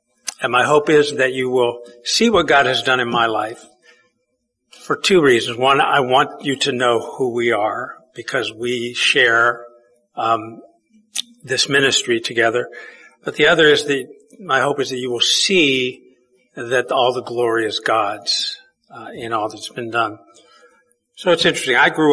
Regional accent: Wooster, Ohio, United States; I grew up in Worcester, Ohio, small town, you know, had everything that I needed, but I was always bored to death.

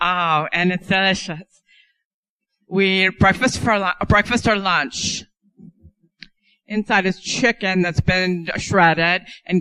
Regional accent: Orange Walk Town, Orange Walk District, Belize; I grew up in Belize. It's a little country, close to Mexico, beside Mexico. I lived in the center of it. And that red picture on the right, that's Orange Walk Town where I used to live.

